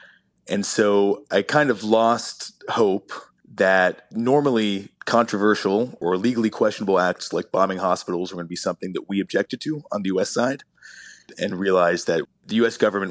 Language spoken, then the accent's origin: English; United States; that was not my experience growing up in the States. I felt very confident and safe being Jewish.